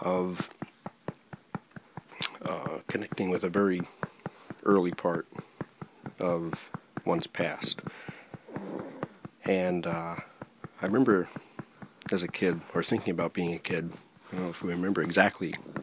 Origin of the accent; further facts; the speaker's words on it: Philadelphia, Pennsylvania, United States; which was happened to be growing up in Philadelphia at Frankfort Avenue and Allegheny Avenue. Oh, Kensington Avenue and Allegheny Avenue.